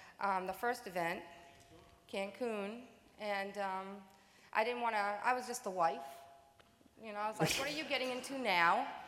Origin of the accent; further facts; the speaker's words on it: Ipswich, Massachusetts, United States; Ipswich, Massachusetts, where the fried clam is.